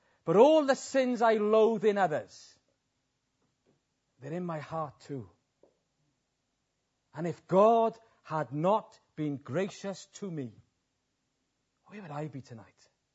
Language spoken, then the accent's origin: English; Wales, United Kingdom; And I feel very pleased you've welcomed me as a Welshman.